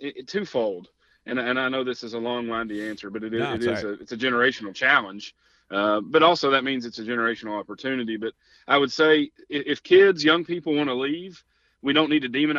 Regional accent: Kentucky, United States; But, you know, I'm a little partial to my hometown region. it is. I'm never going to apologize for saying yes, sir. Yes, ma'am.

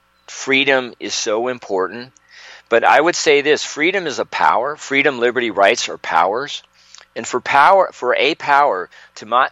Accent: United States; As an American, we have responsibilities, obligation, and consequences to hold the power we have dearly

